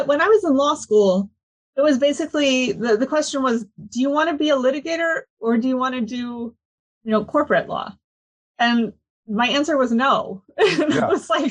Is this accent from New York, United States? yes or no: no; Pennsylvania, United States; now in Washington, United States; I'm originally from Pennsylvania, outside of Harrisburg. Okay. And DC was always the closest big city to me growing up.